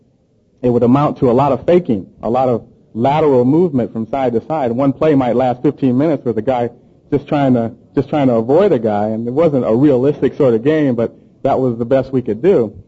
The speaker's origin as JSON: {"language": "English", "town": "Berkeley", "region": "California", "country": "United States", "said": "I'm from Berkeley, California, and they didn't have Pop Warner football over there."}